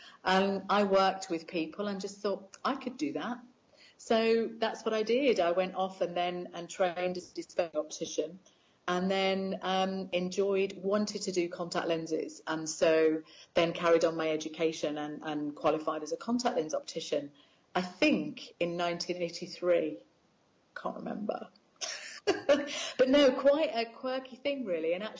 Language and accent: English; West Midlands, United Kingdom; I grew up about 25 miles north of Birmingham in the middle of the UK.